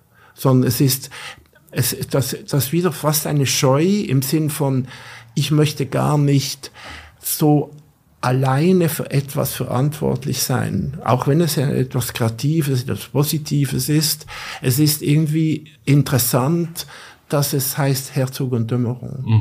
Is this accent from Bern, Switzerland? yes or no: no; Basel, Basel-Stadt, Switzerland; Ich komme aus dem Klein-Basel, Mittelstand, also eher bescheidene Verhältnisse.